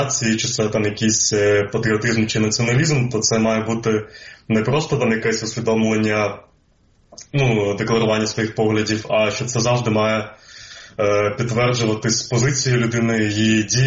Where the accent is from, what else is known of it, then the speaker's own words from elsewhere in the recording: Feodosia, Crimea, Ukraine; moved away as an adult; now in Kyiv, Ukraine; Я народився в Феодосії, жив там до 18 років, і потім в 2012-му переїхав в Київ, коли вступив до Київського національного університету.